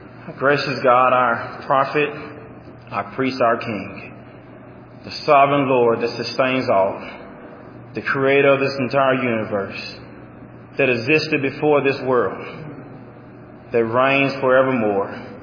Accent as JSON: {"language": "English", "region": "Arkansas", "country": "United States", "said": "I'm from Arkansas, I like to fish."}